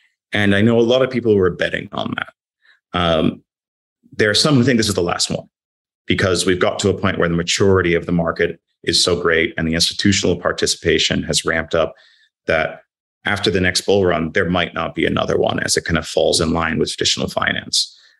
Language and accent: English; London, United Kingdom; But as you said, I'm a Londoner.